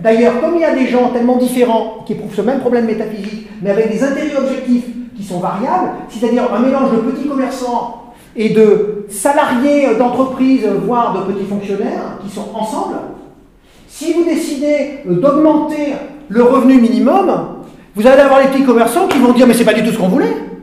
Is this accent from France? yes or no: yes; France; j'avais le sentiment esthétique de mon appartenance à la France.